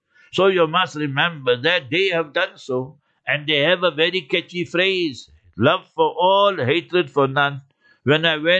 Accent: South Africa; So then I told them I'm from South Africa, I'm a tourist and that.

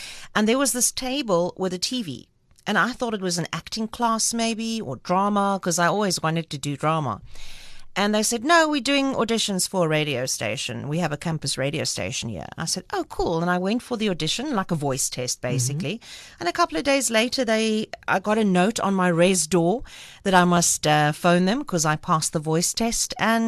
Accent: South Africa; first language af; English is a second language; And all of a sudden, Afrikaans being my first language.

